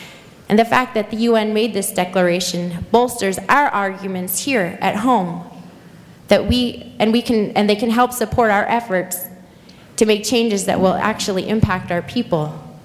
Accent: Anchorage, Alaska, United States; growing up in Anchorage, I felt like I had no connection to the land and that I wasn't native enough to meet other Alaska Native standards of natives.

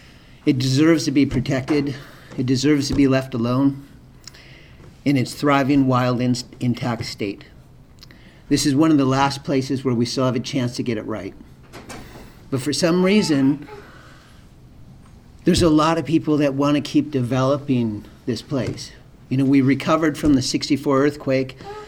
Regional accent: Alaska, United States; I grew up fishing in Prince William Sound, one of the last fishing families.

